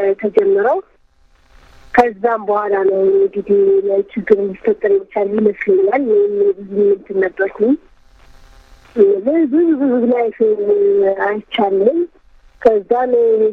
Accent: Addis Ababa, Ethiopia; እኔ ተወልጄ ያደኩት በአዲስ አበባ ነው። በካሳንቺስ አካባቢ ነው ተወልጄ ያደኩት

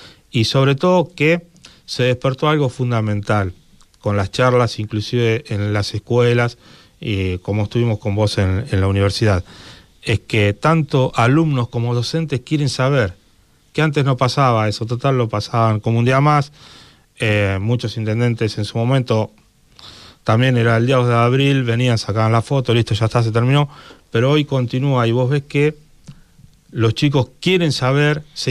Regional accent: Quilmes, Buenos Aires Province, Argentina; Yo hablo de Quilmes porque soy de Quilmes y amo a Quilmes

